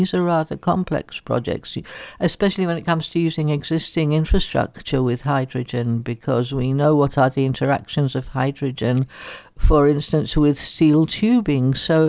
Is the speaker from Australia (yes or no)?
no; Switzerland; I'm from Switzerland